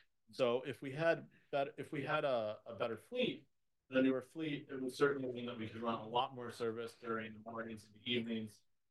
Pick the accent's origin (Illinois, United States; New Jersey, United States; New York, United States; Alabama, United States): New York, United States; Buffalo; I'm from Buffalo.